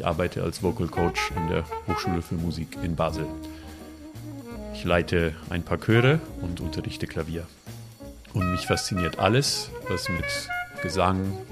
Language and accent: German; Italy; German is a second language; now in Germany; Ich komme aus Italien, habe auch englische Wurzeln und wohne schon seit vielen Jahren in Deutschland.